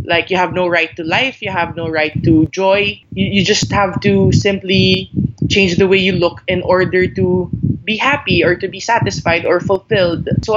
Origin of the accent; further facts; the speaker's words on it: Philippines; I grew up here in the Philippines, and we're a family of women since my mom is a single mom